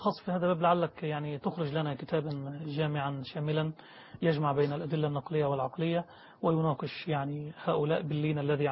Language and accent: Arabic; Egypt